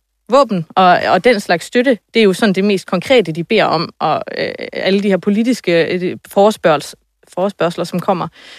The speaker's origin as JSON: {"language": "Danish", "country": "Ukraine", "said": "Altså, jeg er ukrainer, og jeg er stolt af det"}